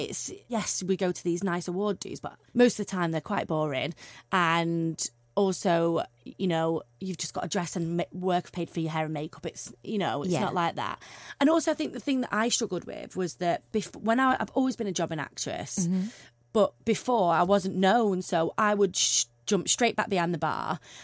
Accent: Stockport, North West England, United Kingdom; also born or lived in London; So I'm from I'm from Stockport.

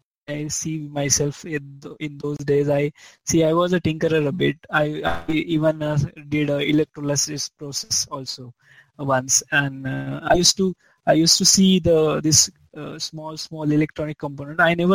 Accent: Mumbai, Maharashtra, India; So, I am born and brought up in Mumbai. Amchi Mumbai. My education started in Bandra East. So my school name was New English School.

